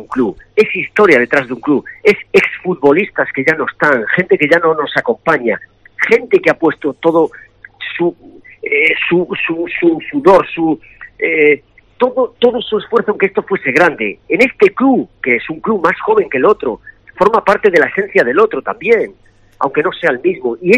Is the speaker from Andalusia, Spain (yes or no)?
no; A Coruña, Galicia, Spain; now in Extremadura, Spain; soy coruñés, canterano, pero el Extremadura me ha dado desde los 22 años todo, y dos hijos nacidos aquí.